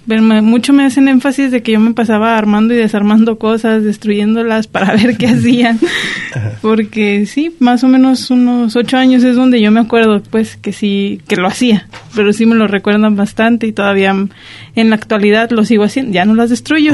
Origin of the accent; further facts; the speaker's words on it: Tepechitlán, Zacatecas, Mexico; vengo de Tepechitlán, Zacatecas, es el lugar más reciente que he vivido, y desde niña